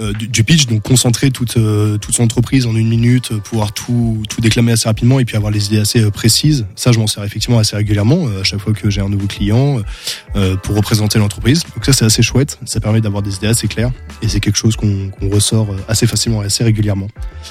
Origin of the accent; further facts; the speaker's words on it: Angers, Pays de la Loire, France; on découvre des très beaux coins dans la région que je connaissais pas, alors que je suis d'Angers